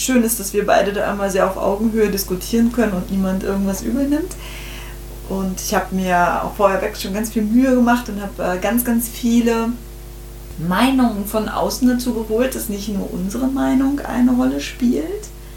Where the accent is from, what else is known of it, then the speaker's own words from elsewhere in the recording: Rostock, Mecklenburg-Vorpommern, Germany; Friseurin aus Leidenschaft, aus dem hohen Norden. Wir kommen aus Rostock